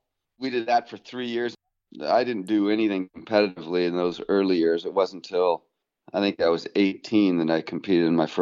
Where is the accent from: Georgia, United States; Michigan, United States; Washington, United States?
Washington, United States; Seattle; I grew up in Montlake Park, right at the north end of Capitol Hill.